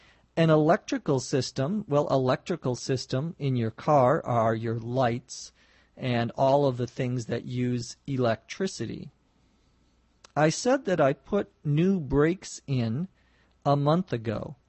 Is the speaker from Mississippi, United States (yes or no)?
no; Los Angeles, California, United States; from Los Angeles, California.